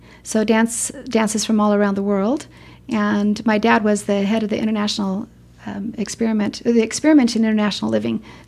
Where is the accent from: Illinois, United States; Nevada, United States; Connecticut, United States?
Nevada, United States; Las Vegas; I'm from Vegas and I've seen lots of that.